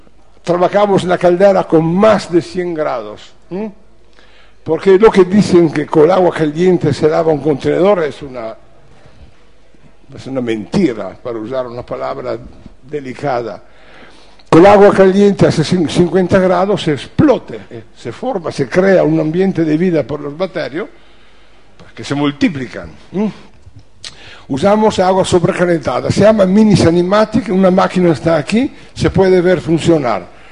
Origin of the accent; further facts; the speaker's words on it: Italy; Spanish is a second language; vengo de Italia.